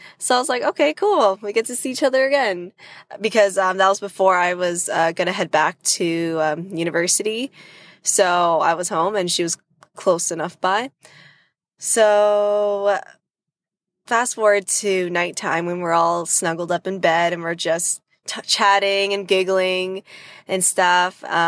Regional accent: Toronto, Ontario, Canada; from Toronto, Ontario, in Canada.

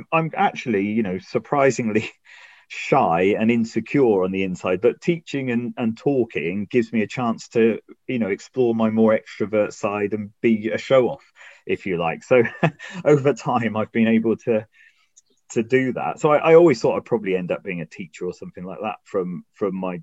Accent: Lee-on-the-Solent, South East England, United Kingdom; also born or lived in Portsmouth; brought up on the coast in a place called Leon Solent, which is between Portsmouth and Southampton.

